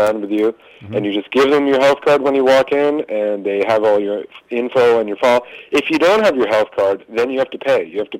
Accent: Canada; kind of romanticized image of the Canadian healthcare system.

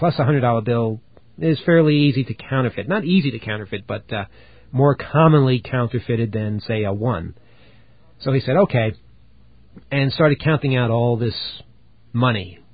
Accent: New York, United States; I'm a New Yorker, so I know when someone's trying to con you.

